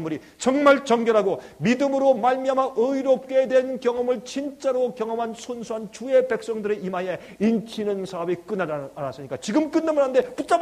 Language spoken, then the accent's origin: Korean; South Korea; now in United States; 저는 미국에서 32년 살았습니다.